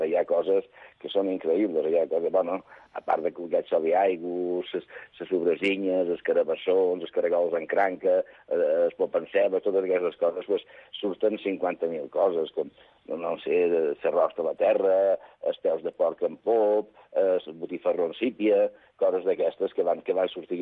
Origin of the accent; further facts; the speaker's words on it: Balearic Islands, Spain; Sí, nosaltres som menorquins